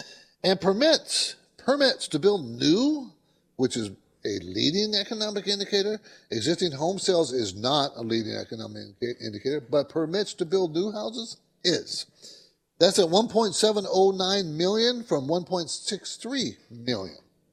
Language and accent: English; San Diego, California, United States; born or raised there